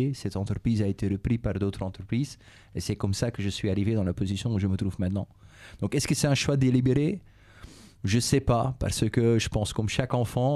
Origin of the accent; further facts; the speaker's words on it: Flanders, Belgium; first language Dutch; French is a second language; vous l'entendez sans doute à l'accent, je suis d'origine de la Belgique. Ma langue maternelle, c'est le néerlandais, donc j'ai fait mes études à la Belgique